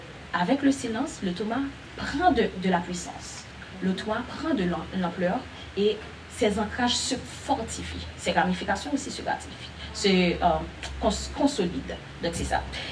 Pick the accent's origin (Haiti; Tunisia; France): Haiti; En tant qu'haïtien, nous sommes porteurs, je dis porteurs parce qu'il y a des garçons aussi, nous sommes porteurs des traumas